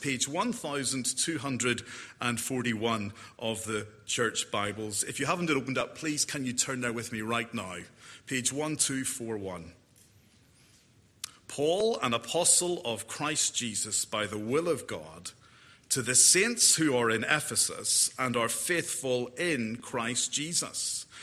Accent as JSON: {"language": "English", "country": "Ireland", "said": "I'm not from round here, and I come from Ireland."}